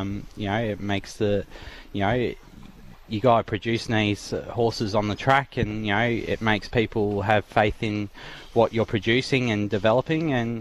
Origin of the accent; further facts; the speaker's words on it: Douglas Park, New South Wales, Australia; I grew up in Sydney on the outskirts, a little town called Douglas Park, and I was a national swimmer